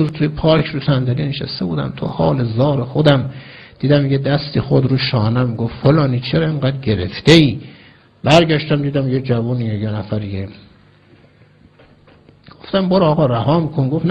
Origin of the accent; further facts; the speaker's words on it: Iran; تو ایرانی هستی، منم ایرانی هستم